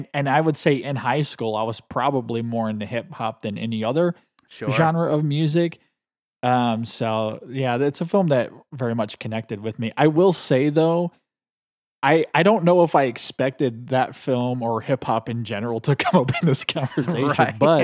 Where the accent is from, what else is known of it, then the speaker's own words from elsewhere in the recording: Michigan, United States; So but you know, I'm from Michigan.